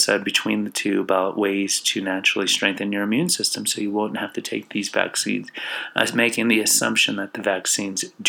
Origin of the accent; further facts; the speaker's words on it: Texas, United States; I'm from Texas where it doesn't snow, and I really didn't prepare for this weekend trip. So I don't have boots. I don't wear boots in Texas.